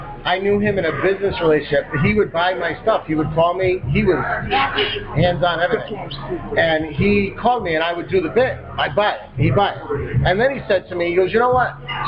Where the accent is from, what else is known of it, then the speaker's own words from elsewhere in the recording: Cranston, Rhode Island, United States; now in California, United States; I actually am. I'm originally from Cranston, and then I moved out to California. I was in the military.